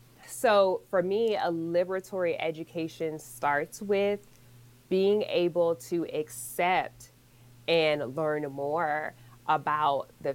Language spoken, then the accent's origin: English; Richmond, Virginia, United States; I'm from Virginia, Richmond specifically